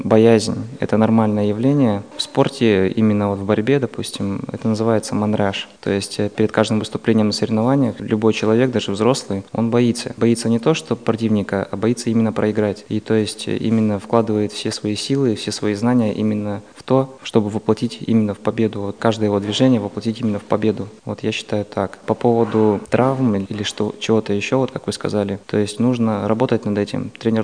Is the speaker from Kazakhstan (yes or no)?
yes; Kazakhstan; now in Russia; Я сам родом вообще с Казахстана